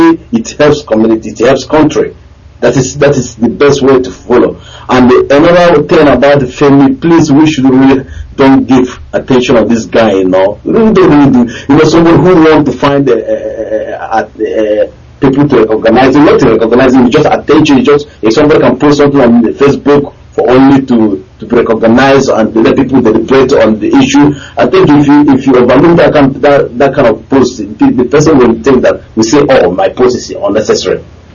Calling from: Germany; I'm calling from Germany.

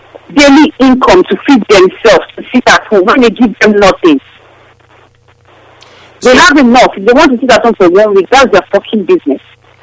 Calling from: Nigeria

